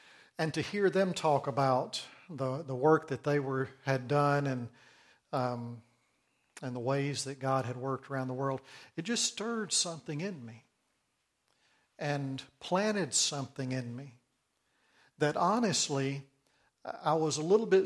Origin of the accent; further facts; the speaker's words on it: Memphis, Tennessee, United States; when I was a teenager, growing up in Memphis, Tennessee